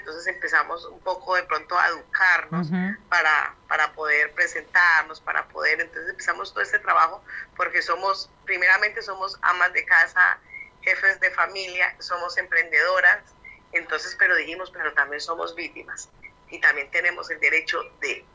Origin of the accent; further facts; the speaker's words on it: Valle del Cauca, Colombia; yo soy del Valle del Cauca